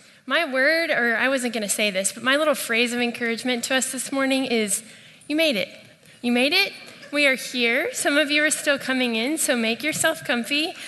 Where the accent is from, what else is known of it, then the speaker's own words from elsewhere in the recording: Houston, Texas, United States; I am from Houston